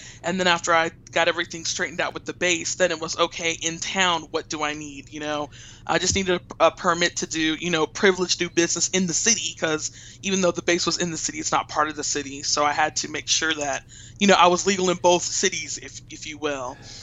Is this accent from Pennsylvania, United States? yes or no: no; Los Angeles, California, United States; I'm from Los Angeles. So any place is going to be way smaller than what I'm used to.